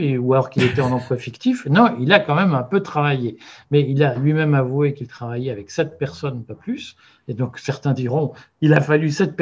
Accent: Liège, Wallonia, Belgium; Je suis pas belge. Ah, merde. Je suis liégeois. C'est très différent.

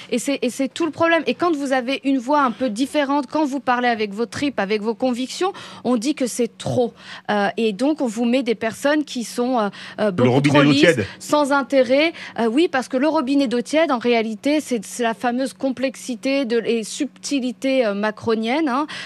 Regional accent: Roubaix, Hauts-de-France, France; also born or lived in Algeria; Je suis née en Algérie, je suis immigrée moi-même, j'ai grandi à Roubaix.

